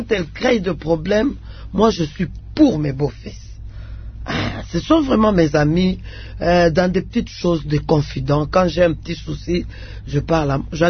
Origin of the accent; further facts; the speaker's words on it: Kasaï, DR Congo; Chez nous au Kassa, il y a un problème